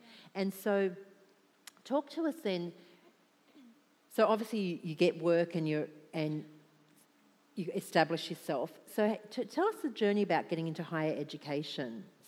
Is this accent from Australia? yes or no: yes; Australia; now in United States; I remember when I came over to America from Australia, and I had two suitcases, and that was kind of all my belongings.